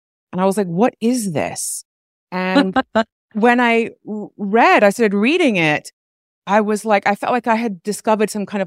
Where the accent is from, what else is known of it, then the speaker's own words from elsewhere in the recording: England, United Kingdom; I grew up in England, so I know the cold.